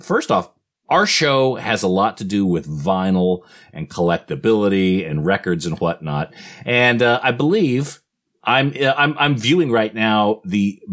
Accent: California, United States; I grew up in the Bay Area, so being extra familiar with your work for many, many years, it's a privilege to have you on the show, mate.

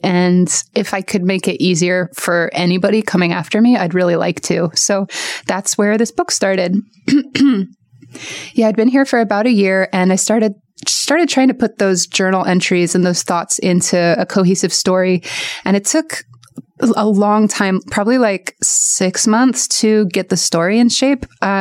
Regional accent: Portland, Oregon, United States; growing up in Portland, thinking that art was a nice hobby, but would never make me any money.

